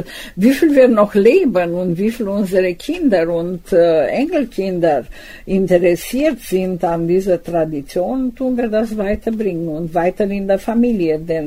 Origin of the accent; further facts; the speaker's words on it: Suceava, Suceava County, Romania; also born or lived in Mediaș; Ich bin geboren in Suceava und meine Kindheit habe ich zwischen Mediasch und Suceava verbracht. Mein Vater, die Familie meines Vaters stammt von Mediasch und meine Mutter stammt von Suceava. In Mediasch habe ich Deutsch und Ungarisch gelernt, ohne Rumänisch.